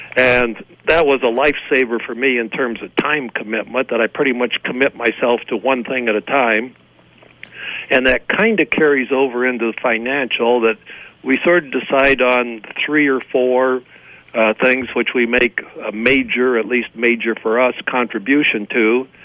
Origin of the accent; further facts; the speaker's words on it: Mason City, Iowa, United States; Grew up in northern Iowa.